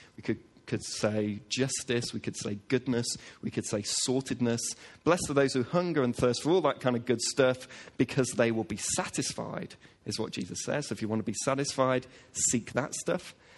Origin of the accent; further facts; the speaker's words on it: Manchester, North West England, United Kingdom; I was brought up in Manchester